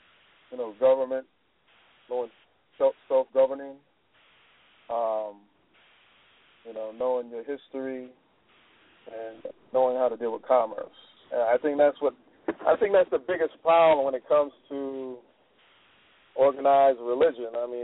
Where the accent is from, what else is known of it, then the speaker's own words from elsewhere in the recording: New York, United States; also born or lived in Florida; I'm actually from New York, but I just recently moved to, I used to live in Florida for 2 years, and I moved back